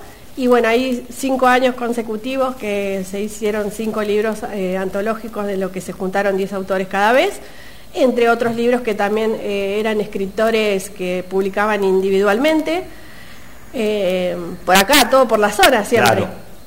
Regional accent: Buenos Aires, Argentina; Yo soy de la Cuenca del Salado, un pueblo muy chiquito ahí que todo era demasiado tranquilo.

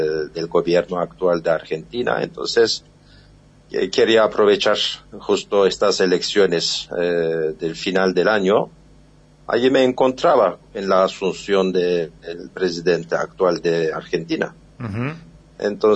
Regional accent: Istanbul, Turkey; yo soy de Estambul. O sea, Estambul y Esmirna tienen casi 500 kilómetros, ¿no? Pero en esos días estaba donde mis padres, cerca de la frontera con Bulgaria y Grecia, ¿no? Somos de Tracia

